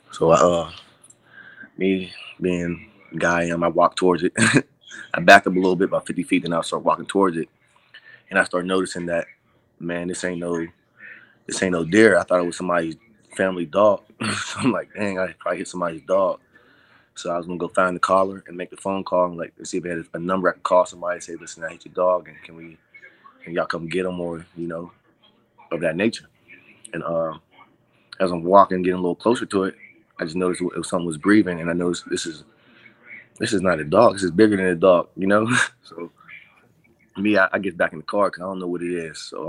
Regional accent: Pittsburgh, Pennsylvania, United States; I'm from Pittsburgh. I come from a small neighborhood.

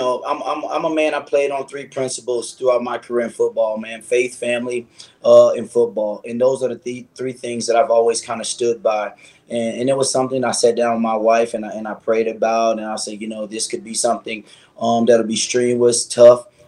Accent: United States; And for me as an American, I take back to one of the great past presidents

